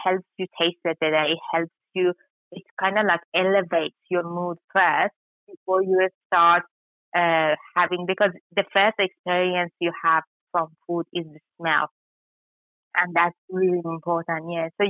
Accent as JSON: {"language": "English", "country": "Iran", "said": "and I am from Iran"}